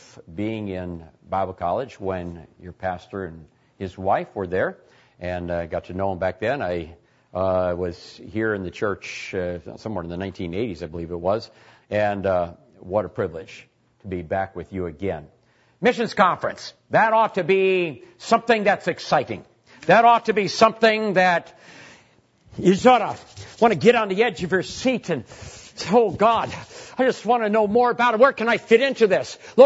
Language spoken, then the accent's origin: English; Wisconsin, United States; I grew up here in Wisconsin.